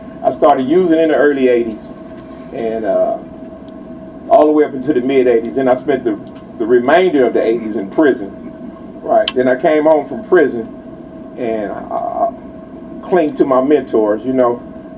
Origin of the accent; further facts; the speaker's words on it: Los Angeles, California, United States; You know, I grew up in South Central LA. That's what they used to call it. Now it's Greater LA, right?